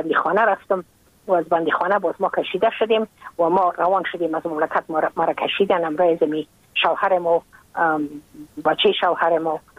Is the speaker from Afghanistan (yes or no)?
yes; Afghanistan; moved away as an adult; now in United States